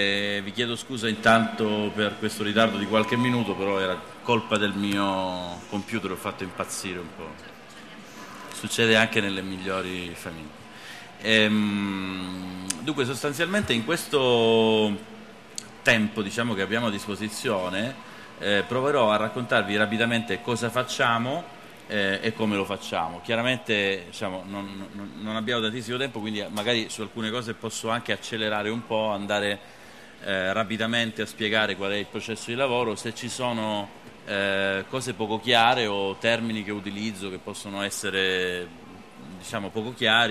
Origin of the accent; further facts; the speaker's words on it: Sicily, Italy; also born or lived in Milan / Bologna; sono siciliano, ho vissuto a Milano e a Bologna